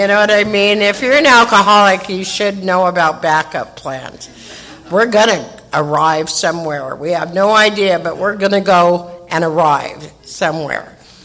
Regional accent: Phoenix, Arizona, United States; But I grew up in Phoenix. I went to St. Agnes. I love being Catholic.

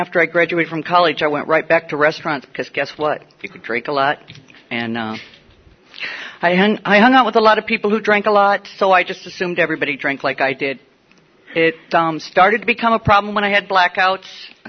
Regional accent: Midwest, United States; I grew up in the Midwest. I did not grow up in a family where alcohol was involved. I had a nice Catholic upbringing.

